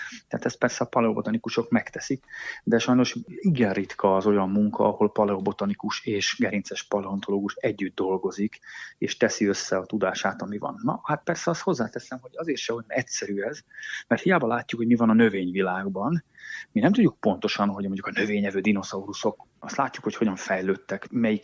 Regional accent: Ajka, Veszprém County, Hungary; én úgy egyébként ajkai vagyok, és Bakonyból származom, és hát ott rengeteg olyan hegy van, sziklafal van, vagy olyan bánya, ugye szénbányák, bauxitbányák akkoriban még azért működtek

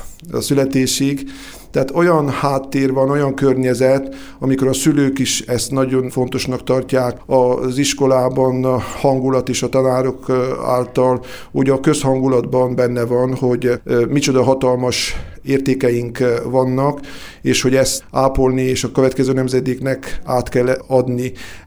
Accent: Cașinu Nou, Harghita, Romania; Én magam is egy olyan tájegységről származom, kászoni vagyok, amelyik egy elég archaikus hagyomány őrzött meg, Hargita megyében Csík mellett, vagyis úgy is lehetne mondani Csíknak a része

